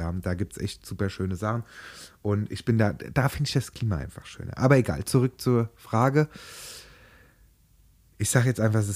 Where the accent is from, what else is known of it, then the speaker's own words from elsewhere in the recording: Italy; Also ich als Italiener bin gar mit Italien, da war ich so als Kind schon so oft